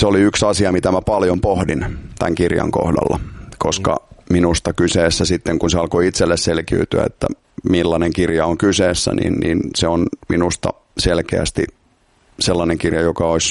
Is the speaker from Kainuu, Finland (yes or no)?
no; Helsinki, Uusimaa, Finland; born there; Mä oon syntynyt Helsingissä.